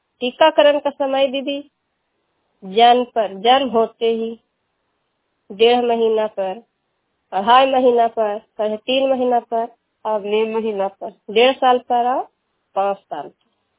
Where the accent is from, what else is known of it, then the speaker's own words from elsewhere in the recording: Machhaliya, Bihar, India; मैं ग्राम मछलिया के रहने वाली हूँ, जिला नलंदा, पंचायत प्रकरणों का।